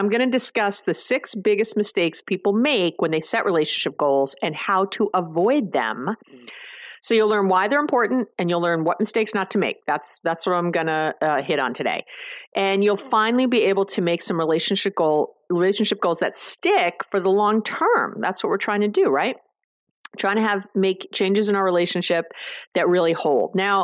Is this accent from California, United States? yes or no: no; New York, United States; I'm a Jew from New York. That's all we do. We have a lot of school.